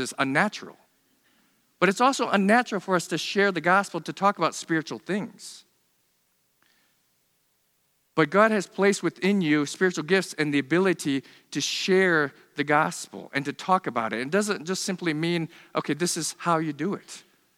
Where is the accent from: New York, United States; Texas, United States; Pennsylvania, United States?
New York, United States; born or raised there; also born or lived in South Korea